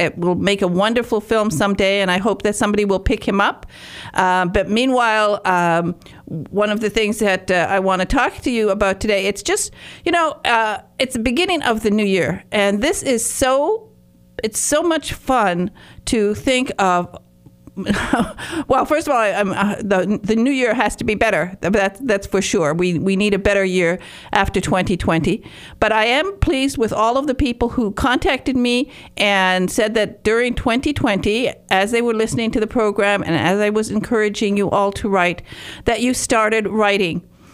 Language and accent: English; Detroit, Michigan, United States; Now, I was raised in Detroit, and I never went to Chicago.